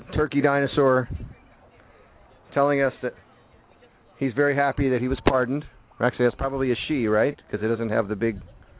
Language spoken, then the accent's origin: English; Virginia, United States; We're actually from Virginia. We're up with visiting my in-laws.